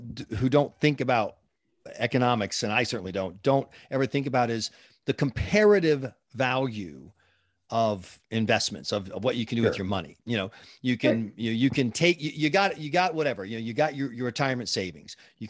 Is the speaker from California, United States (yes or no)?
no; South Carolina, United States; I'm from South Carolina, Lee Atwater's home state.